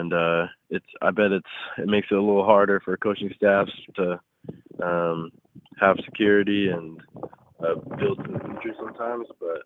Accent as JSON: {"language": "English", "country": "Canada", "also_born_or_lived": "Lynchburg, Virginia", "said": "Yeah, I'm from Canada. I went to high school in Lynchburg, Virginia"}